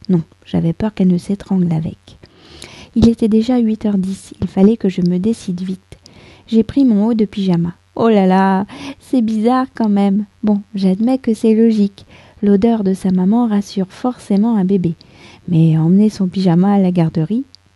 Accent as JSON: {"language": "French", "country": "France", "said": "je suis française, j'habite près de Paris"}